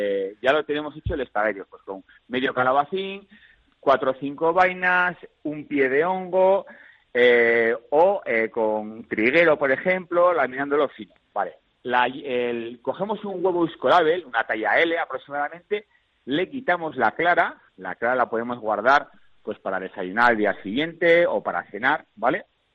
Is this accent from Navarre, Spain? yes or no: yes; Navarre, Spain; yo soy del sur de Navarra